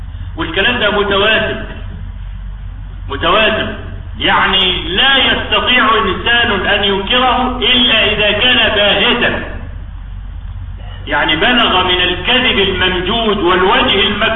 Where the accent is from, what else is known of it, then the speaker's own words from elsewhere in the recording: Egypt; انا عايز اعرف نجم البحوث الاسلامية ده شغلته ايه هنا عندنا في مصر.